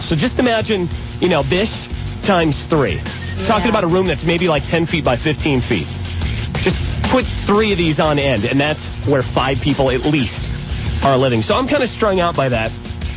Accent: Florida, United States; I'm from Florida, so this hot weather inside the 970 studio here is not really bothering me so much.

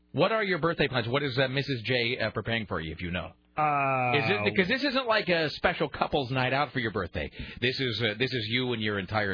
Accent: Kennewick, Washington, United States; because there was a Pietro's in my hometown in Kennewick.

